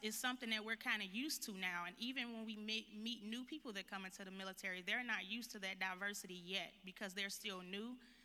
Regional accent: Chicago, Illinois, United States; I'm from Chicago and LaRon's from Detroit, two predominantly black cities.

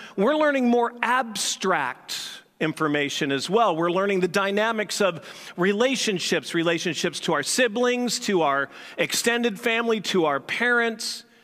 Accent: St. Louis, Missouri, United States; accent: St. Louis; I mean, I grew up in St. Louis, and I didn't even realize I've lost my St. Louis affect in the way I speak

